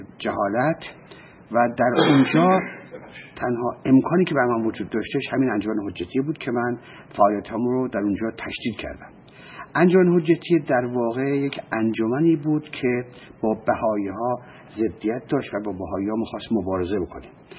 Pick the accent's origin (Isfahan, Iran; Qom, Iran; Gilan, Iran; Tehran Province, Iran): Tehran Province, Iran; Tehran; پدرم بالاخره در تهران کاری یافت و من در 2 سالگی با خانوادم به تهران اومدیم و در تهران من بزرگ شدم. در تهران من به مدرسه رفتم و خانواده من خانواده بسیار بسیار مذهبی و در این حال فقیری بودن.